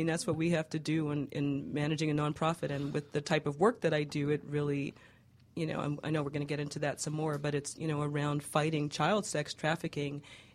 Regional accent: New York, United States; now in Atlanta, United States; I was born in New York, grew up there

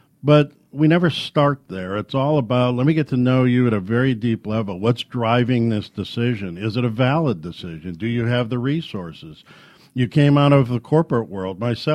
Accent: Ireland; being basically lazy, I'm Irish

